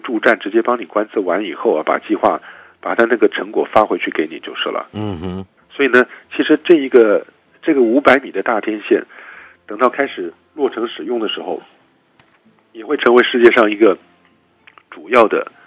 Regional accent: Taiwan; 我觉得这边我们在台湾长大的小孩哈，对希腊跟罗马神话的分野常常搞不太清楚啊。

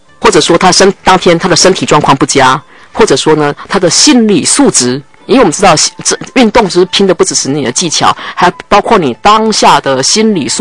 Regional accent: Taiwan; 我们台湾人也是我们的台湾之光

